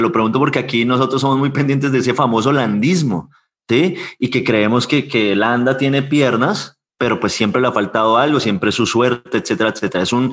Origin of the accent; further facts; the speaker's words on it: Colombia; Aquí realmente somos colombianos llenos de ciclismo